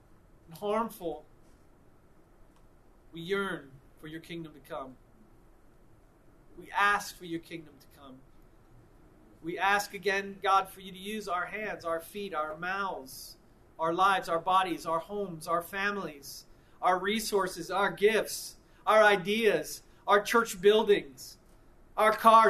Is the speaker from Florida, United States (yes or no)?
yes; Tampa, Florida, United States; Guy said, "Where are you from?" I say, "Tampa." He says, "The Mons Venus," which is a strip club. That's what he knew about Tampa.